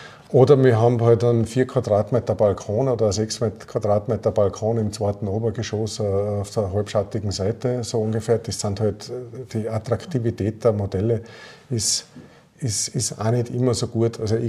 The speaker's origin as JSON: {"language": "German", "region": "Tyrol", "country": "Austria", "tie": "born there", "moved": "as an adult", "lives_now": "Linz, Austria", "said": "ich bin Architekt, habe ein kleines Büro in Linz, bin als gebürtiger Tiroler in Linz hängen geblieben, nachdem ich dort an der Kunstuniversität in Linz 10 Jahre unterrichtet habe."}